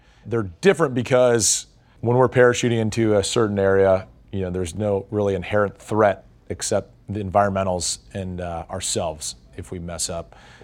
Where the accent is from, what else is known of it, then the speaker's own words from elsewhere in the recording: San Diego, California, United States; just seeing that skyline from my hometown, you know, I'm from San Diego.